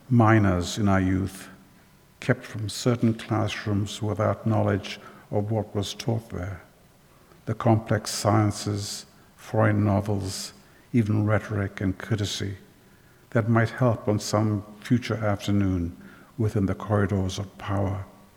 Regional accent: Sri Lanka; moved away; also born or lived in England; I grew up in Sri Lanka, where I went to this wretched school in Sri Lanka, and then I went to school in England

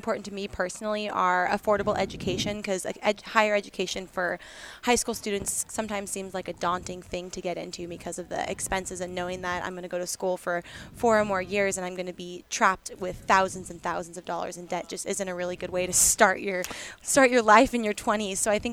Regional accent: Washington, United States; Like I'm from Washington State, so I have all of my ballots are sent here to Dominican

